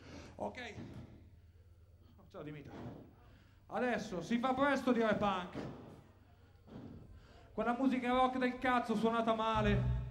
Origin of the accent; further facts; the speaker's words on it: Vigevano, Lombardy, Italy; Noi veniamo da Vigevano, no, che cazzo è da Vigevano? Oh. Da una zona grigia, tutto risaie.